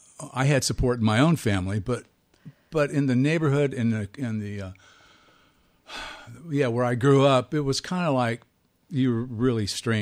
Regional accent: Florida, United States; I'm from Florida, so there's a lot of hurricanes going on right now as we speak. And in my childhood, we grew up just about every other week.

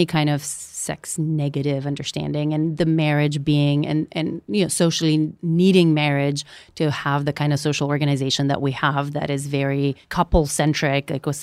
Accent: North Macedonia; gender, pretty traditional gender norms where I grew up in Macedonia.

